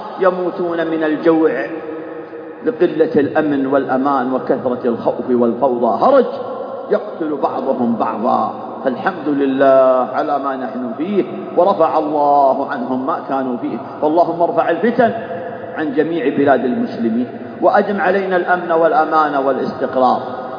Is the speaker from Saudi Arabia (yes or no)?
yes; Saudi Arabia